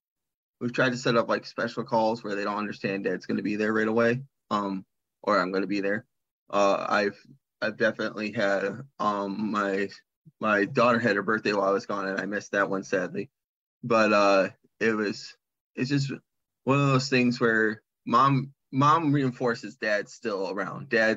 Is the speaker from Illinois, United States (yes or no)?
no; Michigan, United States; now in Arizona, United States; because we're from Michigan and we're down in Arizona.